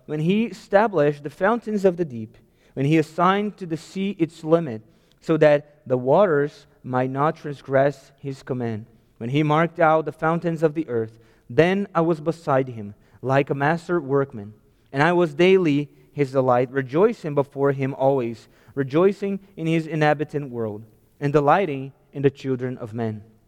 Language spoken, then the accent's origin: English; Rio de Janeiro, Brazil; I'm from Brazil, and I was raised most part of my life, and I was raised in Rio de Janeiro most part of my life. I lived there.